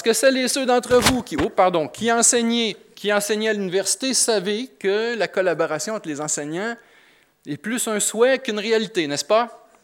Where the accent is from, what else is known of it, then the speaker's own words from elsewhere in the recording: Quebec, Canada; mais chez nous au Québec, c'est ce qu'on appelle un « buzzword »